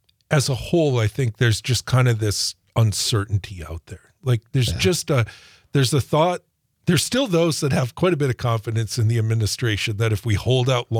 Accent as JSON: {"language": "English", "country": "United States", "said": "And I mean, we're American citizens and we don't know what's happening from day to day."}